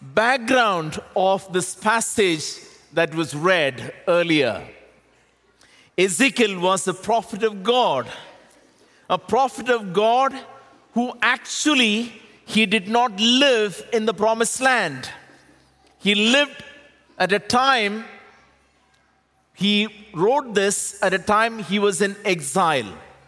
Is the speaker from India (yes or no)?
yes; India; you know that I'm from India